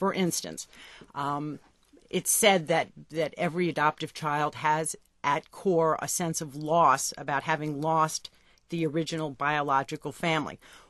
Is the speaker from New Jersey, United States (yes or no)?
yes; New Jersey, United States; We're from New Jersey, and there are a lot of adoptive families in the New York metropolitan area